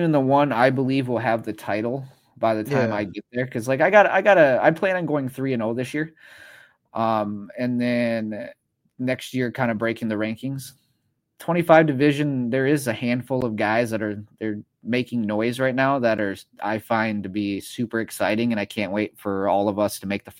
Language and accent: English; Midwest, United States; Yeah, and again, I'm from the Midwest